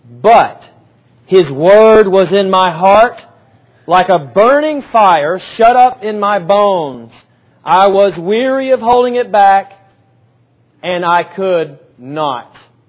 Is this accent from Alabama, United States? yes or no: yes; Alabama, United States; And my wife is from Tampa, and I'm from North Alabama.